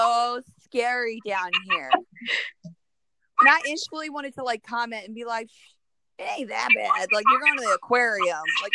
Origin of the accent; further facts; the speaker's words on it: Maryland, United States; I live in a quiet neighborhood in Baltimore County. My street, like, I grew up in Baltimore County, like, not that far away from here